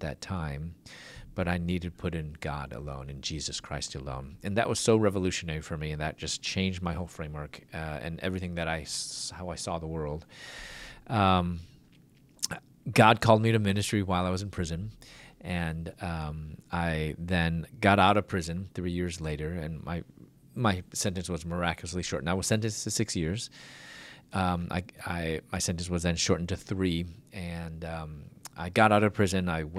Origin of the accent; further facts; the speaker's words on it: Chicago, Illinois, United States; I'm originally from Chicago, and then at that time, I was going to dental school.